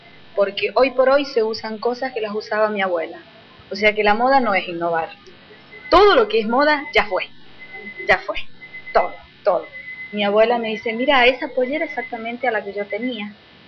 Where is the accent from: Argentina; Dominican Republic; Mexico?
Argentina; ¿Sabés cuál es el drama del argentino? Que no somos argentinos.